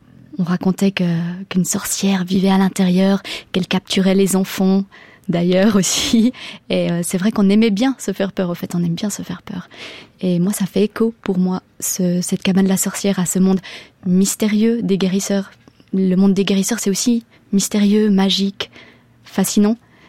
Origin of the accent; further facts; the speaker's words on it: Bern, Switzerland; J'ai grandi ici, dans le Jura bernois, sur le plateau de Diesse